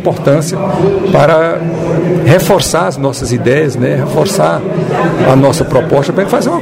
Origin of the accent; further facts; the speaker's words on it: Northeast Region, Brazil; Como eu sou nordestino